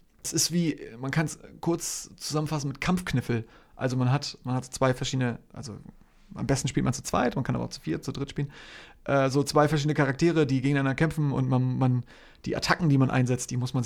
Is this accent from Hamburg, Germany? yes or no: yes; Hamburg, Germany; Ich bin Hamburger Jung.